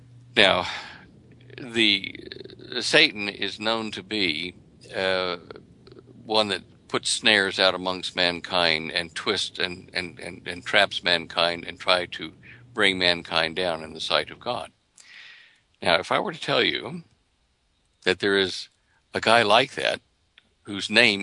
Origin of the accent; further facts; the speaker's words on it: Dallas, Texas, United States; Look, we knew in Texas. I was born and raised there in Dallas.